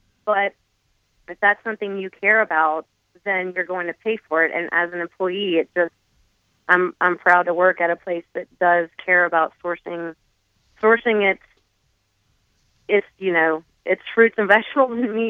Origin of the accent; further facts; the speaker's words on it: Florida, United States; Well, I grew up in North Florida, and my granddad always had a farm there.